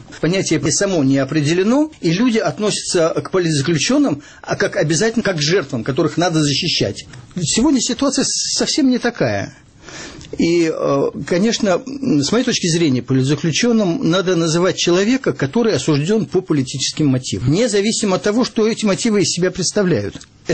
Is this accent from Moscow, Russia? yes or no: yes; Moscow, Russia; И перед этим отступало то, что я москвич, а москвичи очень не любят везде